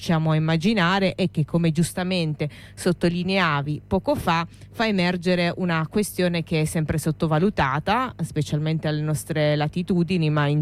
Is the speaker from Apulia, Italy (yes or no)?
no; Sardinia, Italy; anche se come te sono sarda